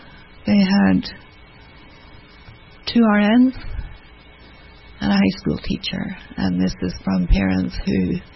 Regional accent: Ireland; So, I was raised in Ireland.

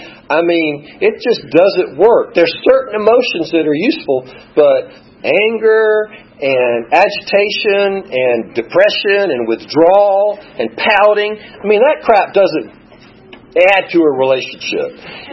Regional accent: Greenville, United States; I've started to be able to enjoy my normie friends that I grew up with in Greenville.

